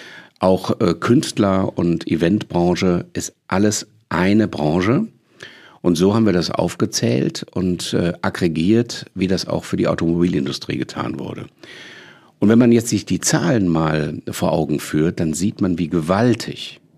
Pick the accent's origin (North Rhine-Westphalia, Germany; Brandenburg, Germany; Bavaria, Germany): North Rhine-Westphalia, Germany; Düsseldorf; born there; now in Cologne, Germany; denn ich bin in Düsseldorf auf der Lugallee geboren. Und darf dann auch ab und zu mal als Kölner Bürger in Düsseldorf was veranstalten.